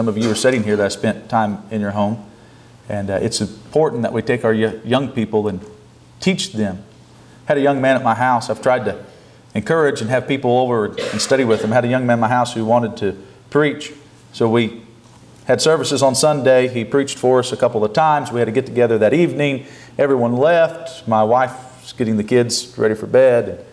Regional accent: Missouri, United States; I'm from Southwest Missouri

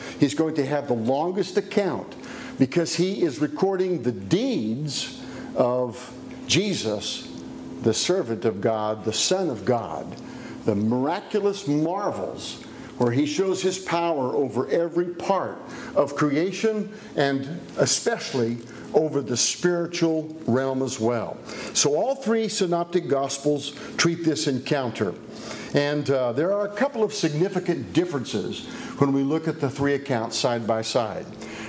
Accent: Ozark, Missouri, United States; when I go to California and someone asks me where I'm from, I typically will tell them I'm from Springfield, Missouri, or Springfield, Missouri area. Because people in California don't know where Ozark is.

